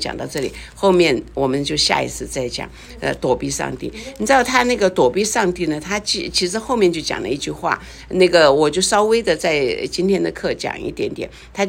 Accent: China; moved away; 像我们原来从中国来

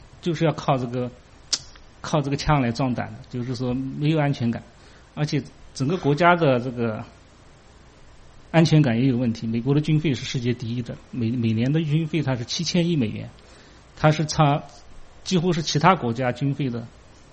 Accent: China; 这个我们中国人讲的这个道，就是他也讲道，道家也讲道，这个儒家也讲道

